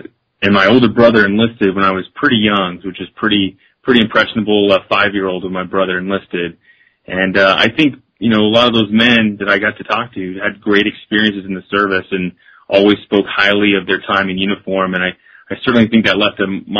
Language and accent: English; Seattle, Washington, United States; And for a boy growing up in Seattle, Washington, that was about as far away as I could imagine